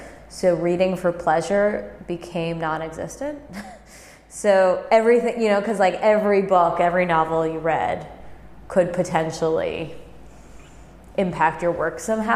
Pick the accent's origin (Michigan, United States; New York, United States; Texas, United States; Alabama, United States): New York, United States; One, I was raised in New York, and I always saw myself living in New York